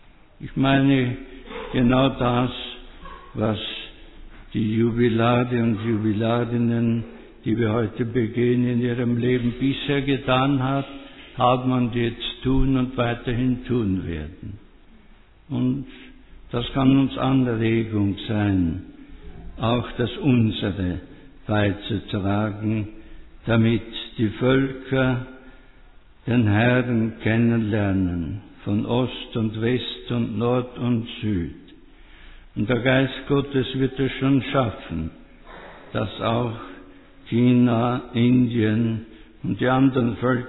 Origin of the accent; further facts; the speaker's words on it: Liechendorf, Styria, Austria; bin ich in Liechendorf aufgewachsen und spüre immer deutlicher, wie sehr ich daheim verwurzelt bin. Mit 10 Jahren kam ich ins Gymnasium der Ursulinen in Graz.